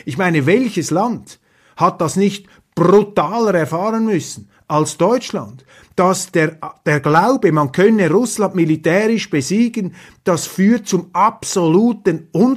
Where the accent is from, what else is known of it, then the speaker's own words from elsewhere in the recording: Switzerland; Ich sage aus schierem Eigeninteresse als Schweizer, wir brauchen doch eine starke Bundesrepublik